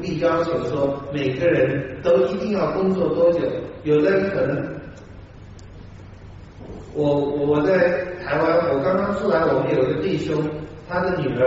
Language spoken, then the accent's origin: Chinese; China; 我们中国人